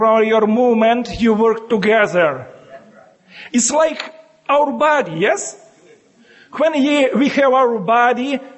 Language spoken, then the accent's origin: English; Ukraine; English is a second language; I am a bishop and I am a monk. I am from Ukraine.